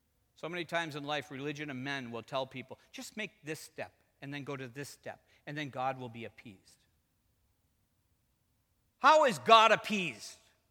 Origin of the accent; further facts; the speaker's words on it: New Ipswich, New Hampshire, United States; I always picture this in my hometown where I grew up. I grew up in New Ipswich, New Hampshire. I lived on High Bridge. We lived in a very poor house, for sure.